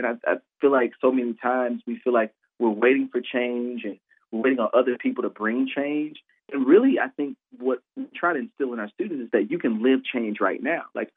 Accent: Illinois, United States; now in Ferguson, United States; I am actually a native of Illinois. So I'm from Illinois, right across the river. I live in Ferguson now. I've lived there for, you know, about 10 years.

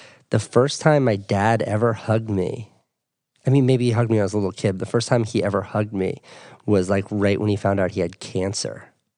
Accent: New England, United States; I'm from New England. I used to live in Boston.

